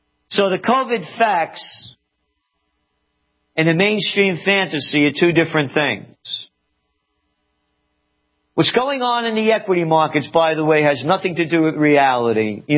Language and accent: English; Bronx, New York, United States; Matter of fact, I was taught that as a little boy growing up in the Bronx.